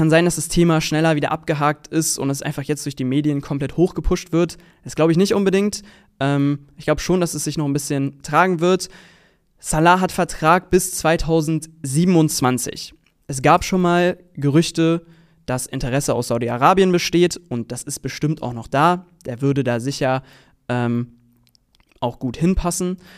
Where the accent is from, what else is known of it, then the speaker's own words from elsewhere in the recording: Kassel, Hesse, Germany; habe dann danach im Oktober angefangen, in Kassel zu studieren, also in meiner Heimatstadt